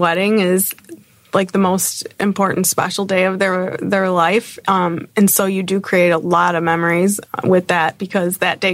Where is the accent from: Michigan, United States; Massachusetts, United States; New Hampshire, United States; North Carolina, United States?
Michigan, United States; moved away as an adult; now in Chicago, United States; I'm from Michigan originally. Okay. So I grew up in Michigan, and I actually moved to Chicago after grad school in 2006.